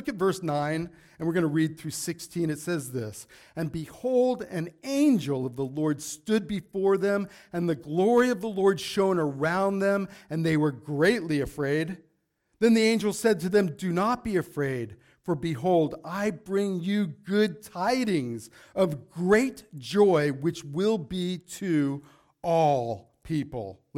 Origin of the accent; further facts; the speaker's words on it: Las Vegas, Nevada, United States; now in Hoodsport, United States; But then I'm a wimp from Las Vegas who's not used to all of this cold and rain and snow up at our house, right?